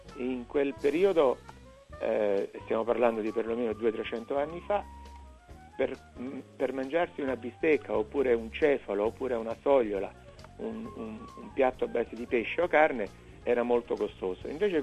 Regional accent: Naples, Campania, Italy; ovviamente io sono napoletano

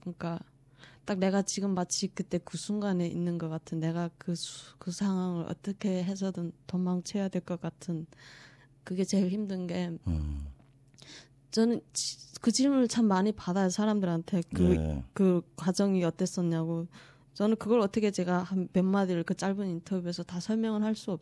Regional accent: North Korea; 저희 가족은 아직도 북한에 있을 거고 저도 아주 대부분 탈북자들이 가족들하고 지금 생이별 돼 있잖아요

